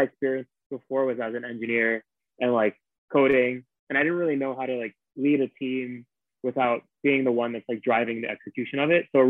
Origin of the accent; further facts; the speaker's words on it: Brooklyn, New York, United States; I grew up in Brooklyn, New York, and from a young age, I was like really interested in entrepreneurship and technology.